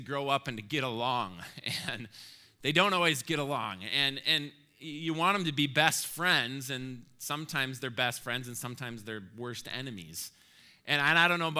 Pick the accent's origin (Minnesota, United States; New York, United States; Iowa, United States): Minnesota, United States; Minneapolis; We grew up together in the Minneapolis area, and we both now live in this area.